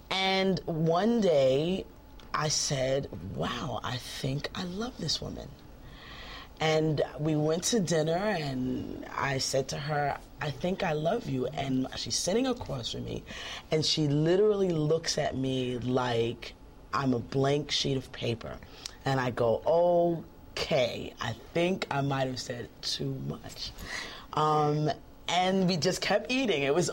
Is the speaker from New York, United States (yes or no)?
yes; New York, United States; I'm a New Yorker. And I'm going down as such, but I was moving, and I was moving to New Jersey